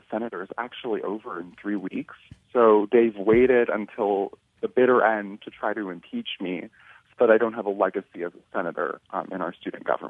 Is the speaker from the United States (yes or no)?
yes; United States; I'm an American, I'm a proud American. And, you know, we're a country built on capitalism.